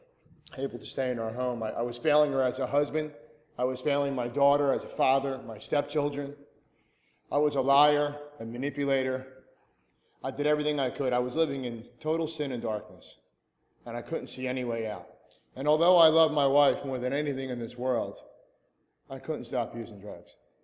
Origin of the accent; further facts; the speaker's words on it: New Jersey, United States; I'm from South Jersey, Cape May County.